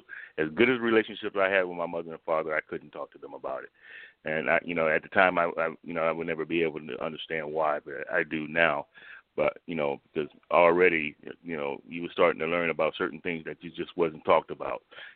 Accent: Richmond, California, United States; also born or lived in Oakland; Well, I was born in Oakland, California. I was raised primarily in Richmond

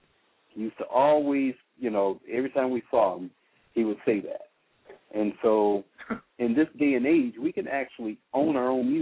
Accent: Flint, Michigan, United States; We're all from Flint.

